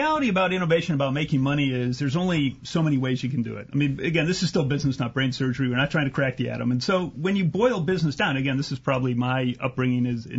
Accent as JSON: {"language": "English", "region": "Midwest", "country": "United States", "tie": "born or raised there", "said": "I grew up in the Midwest. I'm a really practical guy."}